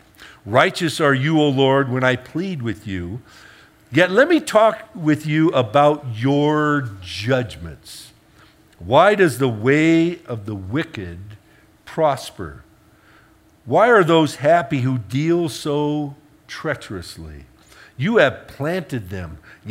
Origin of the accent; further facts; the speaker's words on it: Ireland; I speak here as an Irishman.